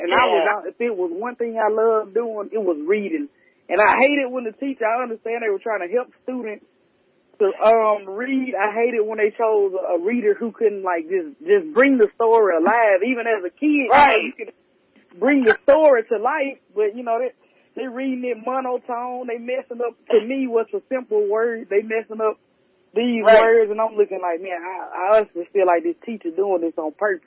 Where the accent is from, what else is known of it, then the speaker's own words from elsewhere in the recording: Mississippi, United States; because I'm from Mississippi. So we from the South